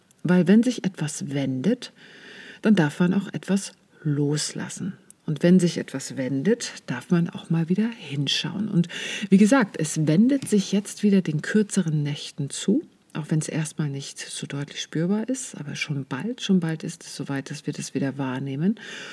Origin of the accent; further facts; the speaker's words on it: Baltic coast, Germany; now in Wiesbaden, Germany; Ich bin ja in der Ostsee groß geworden und als ich damals nach Wiesbaden gezogen bin, war ich echt schockiert, wie schnell hier die Sonne untergeht, weil für mich, ich bin am Strand sozusagen groß geworden, ja, und am Strand habe ich meine Jugend verbracht